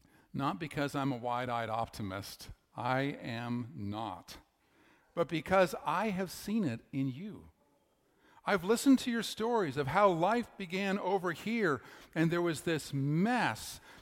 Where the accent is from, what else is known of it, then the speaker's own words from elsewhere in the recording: Canada; as my Canadian self helplessly does, I'm so sorry, I'm so sorry, right? If you're around Canadians for very long, those words will come out of their mouths.